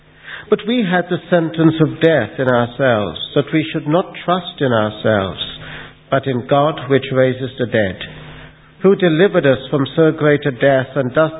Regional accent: Guyana; born there; I was born in Guyana, South America. My father's side were both father and mother from British India, and father's side from Northern India, and my mother's side from the Northwest frontier.

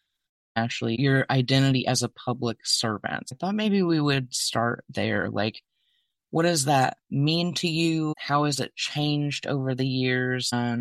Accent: Kentucky, United States; So it's music to my ears as a fellow Appalachian. I think everyone knows by at this point I'm from Kentucky.

